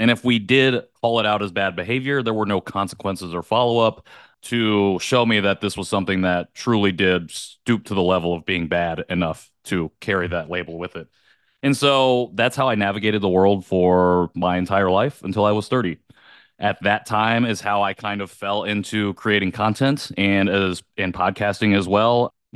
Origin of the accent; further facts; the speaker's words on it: Indiana, United States; also born or lived in South Korea; So like Jayron, I was born in South Korea. I was adopted in 1990 at 3 months old and ended up with a white family in rural Indiana.